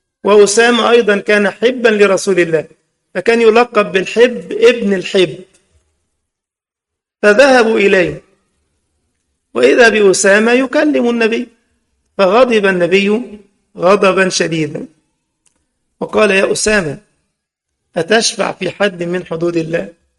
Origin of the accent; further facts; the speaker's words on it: Egypt; بنقولها إحنا كده مثل عندنا في مصر